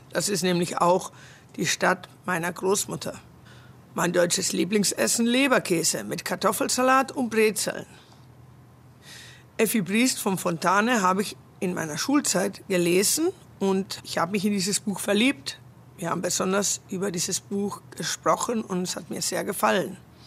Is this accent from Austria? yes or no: no; Venezuela; German is a second language; ich komme aus Venezuela und ich bin im Jahr 1966 geboren.